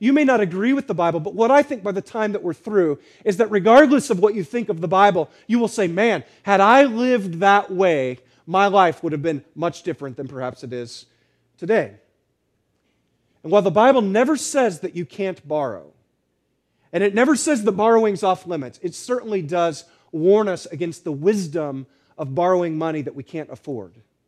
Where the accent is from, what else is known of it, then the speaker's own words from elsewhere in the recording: Hawaii, United States; born there; I was born in Hawaii, and so in a lot of ways, that's my home.